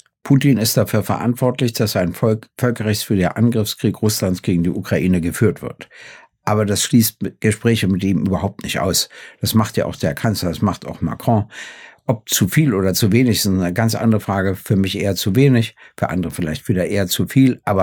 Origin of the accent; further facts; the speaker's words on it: East Germany, Germany; Und mein letzter Hinweis, ich komme ja aus der DDR.